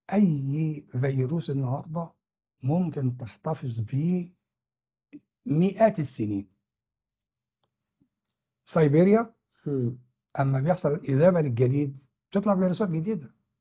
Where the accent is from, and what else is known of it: Egypt